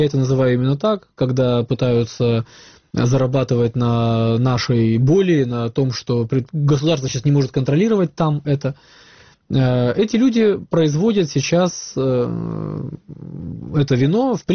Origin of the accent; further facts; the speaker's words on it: Crimea, Ukraine; Я, как крымчанин, понимающий вине, могу сказать